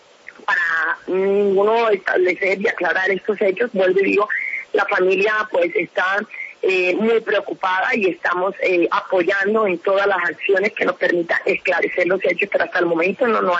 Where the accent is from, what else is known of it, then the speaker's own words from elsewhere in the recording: Colombia; Nosotros, volvido como colombianos, todos añoramos que esos diálogos sean claros